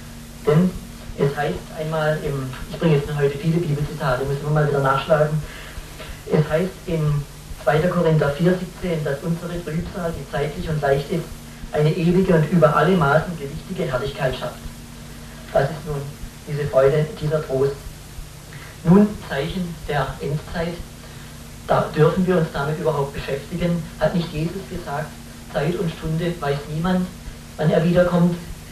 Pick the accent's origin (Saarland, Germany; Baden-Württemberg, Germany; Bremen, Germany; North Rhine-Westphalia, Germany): Baden-Württemberg, Germany; Pforzheim; weil es in der Nähe meiner Heimatstadt Pforzheim liegt